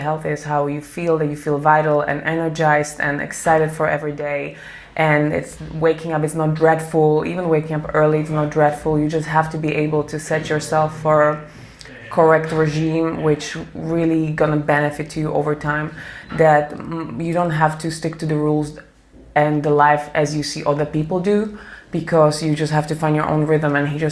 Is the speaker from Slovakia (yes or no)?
yes; Slovakia; I'm from Slovakia. I'm 29 years old.